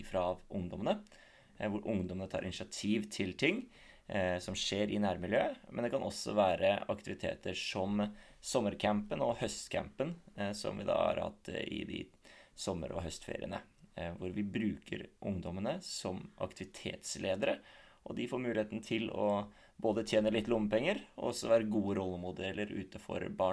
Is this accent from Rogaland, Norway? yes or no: no; Konnerud, Buskerud, Norway; Jeg jo født og oppvokst på Konnerud, så kan vel karakteriseres som en Konnerud-gutt